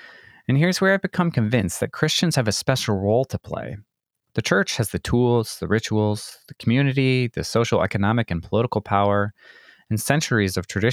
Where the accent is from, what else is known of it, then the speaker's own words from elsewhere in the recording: Michigan, United States; I grew up in Michigan, so I can't say that my love came from any kind of close proximity